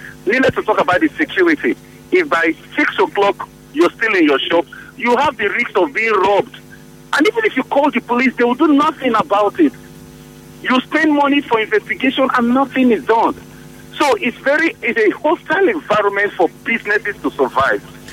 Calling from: Nigeria; I'm calling from Mbaba.

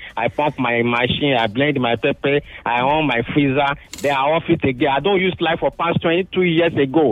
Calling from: Ajah, Lagos, Nigeria; I'm calling from Aja.

